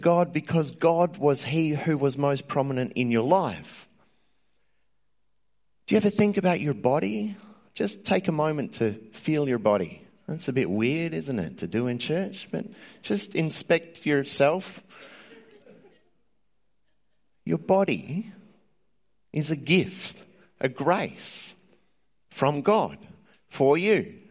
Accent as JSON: {"language": "English", "country": "Australia", "said": "What is astonishing to me is the state of affairs that we find ourselves in as an Australian society today, given the resources that are available to us."}